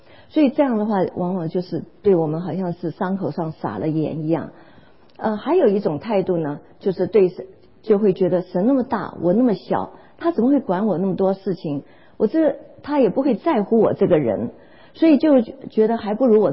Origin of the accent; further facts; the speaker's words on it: China; 好像我们中国人常常就是用听天由命来面对苦难